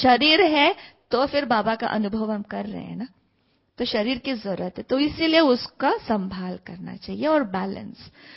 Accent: Bengaluru, Karnataka, India; लेकिन शारीरिक रूप से बैंगलोर से हूँ, और वहाँ पढ़ाई पूरा करके

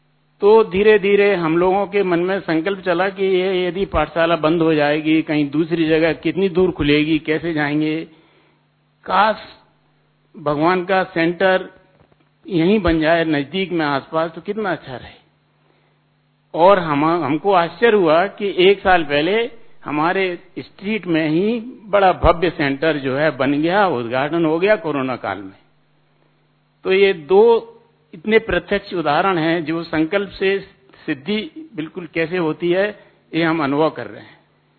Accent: Gwalior, Madhya Pradesh, India; मैं ग्वालियर से बिलोंग करता हूँ।

